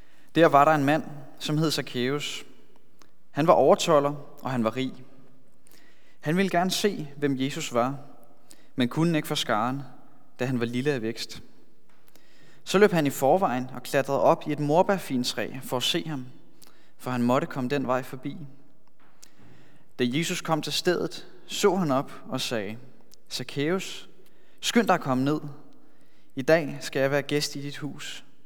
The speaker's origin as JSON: {"language": "Danish", "town": "Gilleleje", "region": "Capital Region of Denmark", "country": "Denmark", "tie": "born or raised there", "lives_now": "Copenhagen, Denmark", "said": "Sidenhen så er jeg vokset op i Gilleleje. Og nu bor jeg i København igen. Jeg bor i Valby sammen med min kone Katrine"}